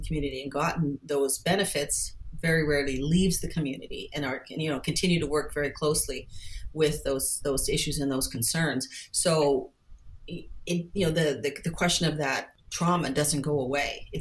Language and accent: English; Toronto, Ontario, Canada; I was raised in Toronto in the 60s and 70s.